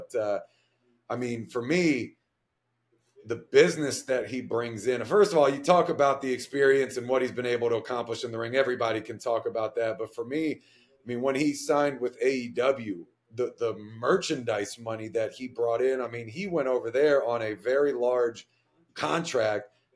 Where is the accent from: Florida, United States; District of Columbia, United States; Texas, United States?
District of Columbia, United States; Washington; I mean, I'm from the Washington, D.C. area, so Jimmy Seafood has their big location over there in Baltimore.